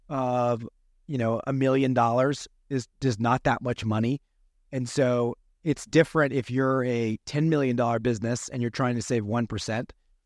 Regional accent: Nashville, Tennessee, United States; the second annual 3D Dentist Practice Growth Summit is in, you know, my hometown, Nashville, Tennessee, right on Broadway.

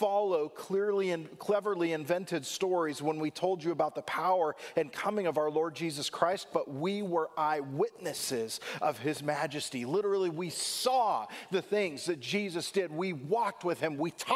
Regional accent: California, United States; I'm from California and we do things differently there

